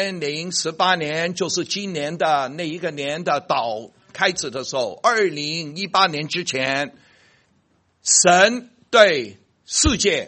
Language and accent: Chinese; China; 我们中国人呢学那个英语的时候呢，我一听就有一点口音